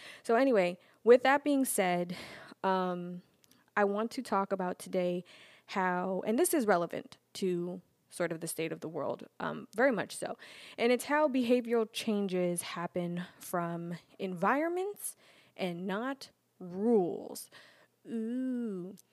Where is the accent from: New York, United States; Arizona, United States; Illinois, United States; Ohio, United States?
New York, United States; Brooklyn; I'm from Brooklyn. Like, I built my first business at a young age.